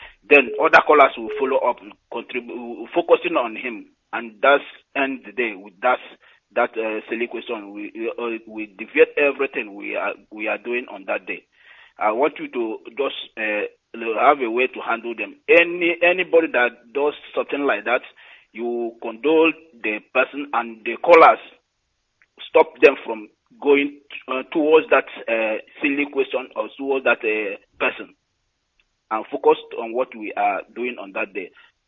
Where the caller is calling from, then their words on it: Dakar, Senegal; I'm calling from Dakar, Senegal.